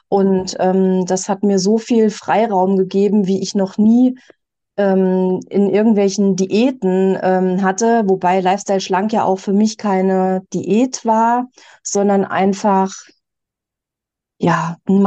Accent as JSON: {"language": "German", "town": "Guxhagen", "region": "Hesse", "country": "Germany", "said": "Ich komme aus Nordhessen, Guxhagen, vielleicht kennt das jemand, in der Nähe von Kassel. Hab zwei Kinder, 20 und 15 Jahre alt"}